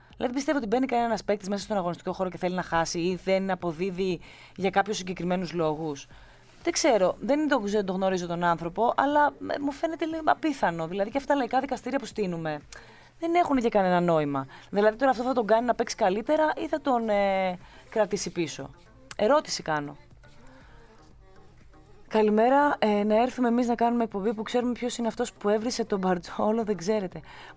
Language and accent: Greek; Agrinio, Western Greece, Greece; επειδή είμαι από Αγρίνιο το λέω